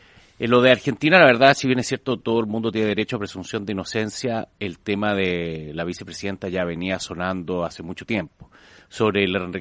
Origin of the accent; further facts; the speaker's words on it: Spain; born there; Nací en España, así que tengo un nexo también sentimental.